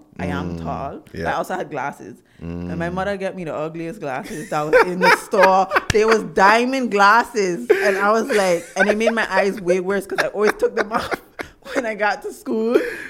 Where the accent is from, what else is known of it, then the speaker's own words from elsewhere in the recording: Saba, Caribbean Netherlands; And I think just being in the Caribbean itself, the funny part is growing up on Saba and it being so small influenced me to think big